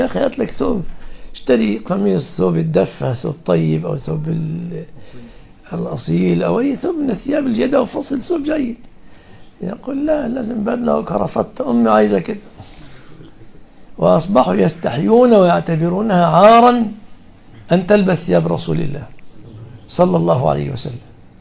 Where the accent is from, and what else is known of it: Egypt